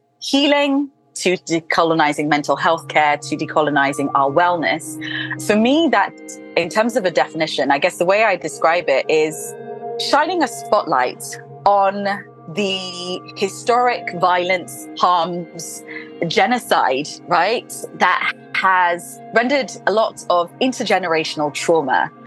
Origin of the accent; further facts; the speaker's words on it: Nigeria; Coming from a part of the world where we, Ghana and Nigeria, held two of the biggest ports. So as a Nigerian, where all Nigerians were taken, I consider my ancestral lands.